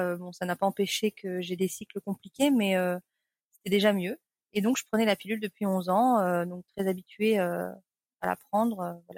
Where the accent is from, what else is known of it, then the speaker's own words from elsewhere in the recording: Nouvelle-Aquitaine, France; Alors je suis de Charente, en France.